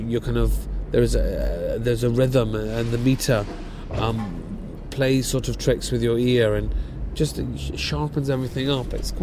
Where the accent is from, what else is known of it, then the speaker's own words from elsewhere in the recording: Glasgow, Scotland, United Kingdom; I'm from Glasgow. I grew up watching incredibly political theatre with a capital P.